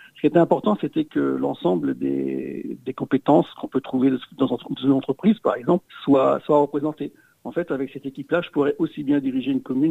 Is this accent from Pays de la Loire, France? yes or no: yes; Mont-Saint-Jean, Pays de la Loire, France; j'ai 58 ans, je suis né à Mont-Saint-Jean, ma femme aussi est née à Mont-Saint-Jean et nous avons trois filles. J'ai passé ma scolarité à Mont-Saint-Jean, Sillé, Sablé, Tours et puis dans une école d'ingénieurs à Nancy.